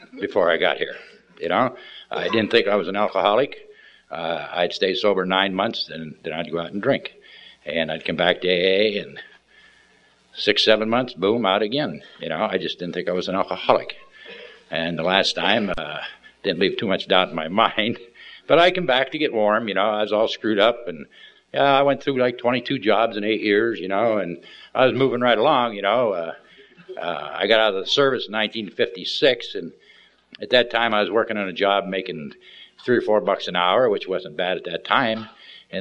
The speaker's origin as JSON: {"language": "English", "town": "Erie", "region": "Pennsylvania", "country": "United States", "said": "I'm from Erie, Pennsylvania."}